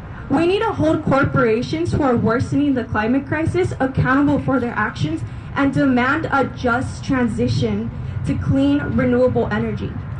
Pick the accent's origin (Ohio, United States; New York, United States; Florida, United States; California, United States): California, United States; Jurupa Valley; I'm from Jurupa Valley, and I'm an incoming first year at UC Santa Barbara.